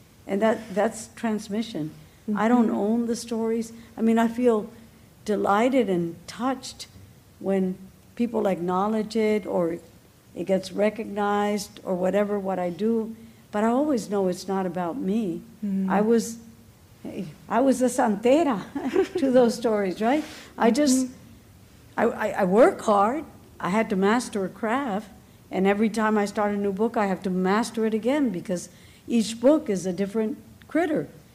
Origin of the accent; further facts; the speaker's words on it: Dominican Republic; English is a second language; growing up in the Dominican Republic, I never heard anything about Haiti. It's a little island. You know, it's like that border was, especially I was growing up in the dictatorship.